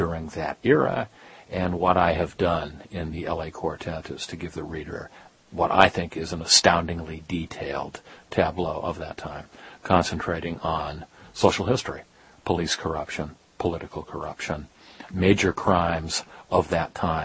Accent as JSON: {"language": "English", "town": "Los Angeles", "region": "California", "country": "United States", "tie": "born or raised there", "said": "Well, I was born in Los Angeles in 1948, the year of the rat in Chinese astrology, and I grew up there in the 1950s, obsessed by crime."}